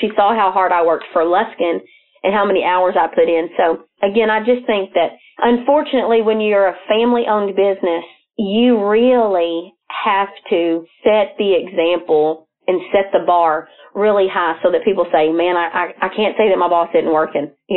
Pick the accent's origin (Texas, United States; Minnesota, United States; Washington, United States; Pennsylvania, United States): Texas, United States; I'm from Texas. I'm from East Texas. So in little redneck country, the aunt that works here, we call her Aunt Sissy. So all growing up, she was Aunt Sissy to me.